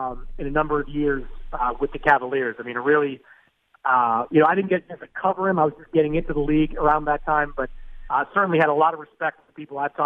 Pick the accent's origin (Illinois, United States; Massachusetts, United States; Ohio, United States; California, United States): Massachusetts, United States; Boston; I grew up in Boston. I got into fights a lot.